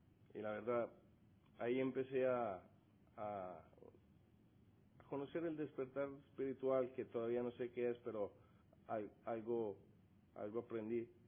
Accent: Italy; soy enfermo alcohólico. Tengo otra enfermedad, que soy italiano, sí, de verdad.

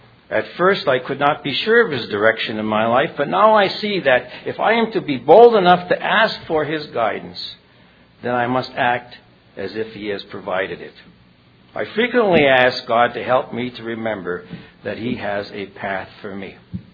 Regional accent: Negaunee, Michigan, United States; The Upper Peninsula, I'm from Nagani, which is a little mining town. Iron mining is what we are. We're up by Lake Superior up in Michigan. We're known as Youpers.

